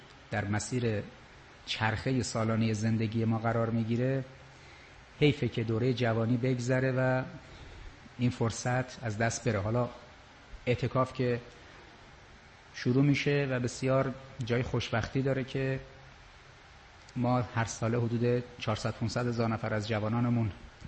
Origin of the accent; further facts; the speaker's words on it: Tehran, Tehran Province, Iran; born there; بله یه متولد تهرانم.